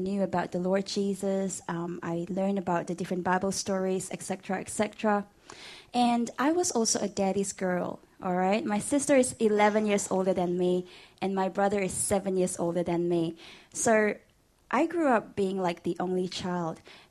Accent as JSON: {"language": "English", "town": "Kota Kinabalu", "region": "Sabah", "country": "Malaysia", "tie": "born or raised there", "moved": "as an adult", "lives_now": "Australia", "said": "I'm from Kota Kinabalu, which is in the island of Borneo."}